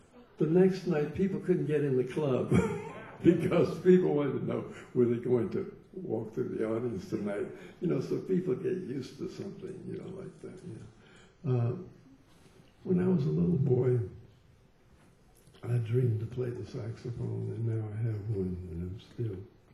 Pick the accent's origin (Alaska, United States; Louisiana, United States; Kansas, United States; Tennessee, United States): Tennessee, United States; Memphis; I'm from Memphis and he was from Little Rock, so we were not far apart